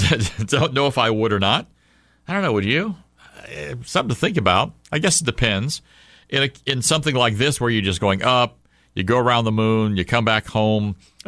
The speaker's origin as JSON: {"language": "English", "town": "St. Louis", "region": "Missouri", "country": "United States", "tie": "born or raised there", "also_born_or_lived": "Houston", "said": "I was born in Houston, though I was raised in St. Louis."}